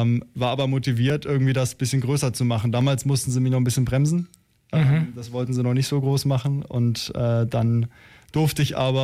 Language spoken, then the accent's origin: German; Baden-Württemberg, Germany; now in Ulm, Germany; Ich komme aus der Nähe von Freiburg